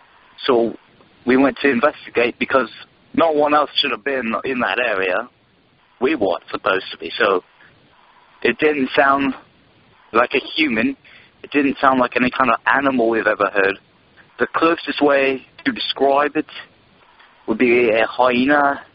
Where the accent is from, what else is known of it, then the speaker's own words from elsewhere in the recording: Bradford, Yorkshire and the Humber, United Kingdom; I'm from Bradford, England, and I'm having a great time in the States.